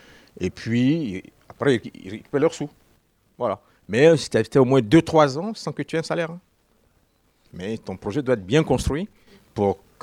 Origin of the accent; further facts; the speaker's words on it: Côte d’Ivoire; moi je viens de Côte d'Ivoire